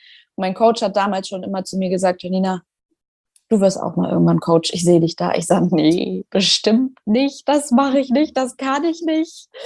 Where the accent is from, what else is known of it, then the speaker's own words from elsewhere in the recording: Schleswig-Holstein, Germany; Ich bin 26, ich komme aus Schleswig-Holstein